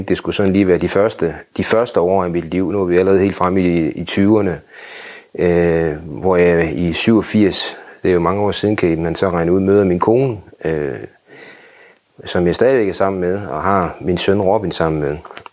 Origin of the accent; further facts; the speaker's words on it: Aalborg, North Denmark Region, Denmark; born or raised there